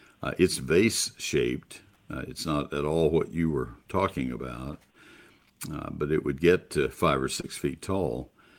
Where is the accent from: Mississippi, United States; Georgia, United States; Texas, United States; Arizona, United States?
Texas, United States; College Station; also born or lived in Ohio; I grew up in College Station and spent 7 years in Ohio, and Burning Bush Euonymus was very popular there